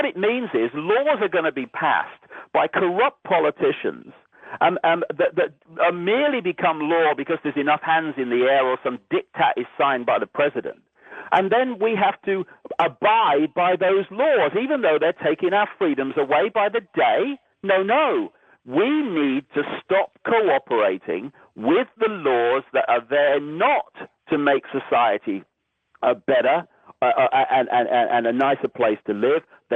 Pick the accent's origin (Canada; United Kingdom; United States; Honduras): United Kingdom; born there; I was actually born on a piece of land that's called Britain.